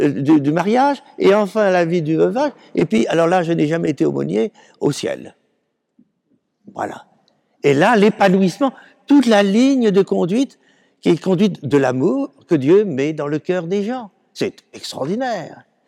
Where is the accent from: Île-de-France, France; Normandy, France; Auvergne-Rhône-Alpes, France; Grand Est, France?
Île-de-France, France; Paris; excusez-moi, je suis parisien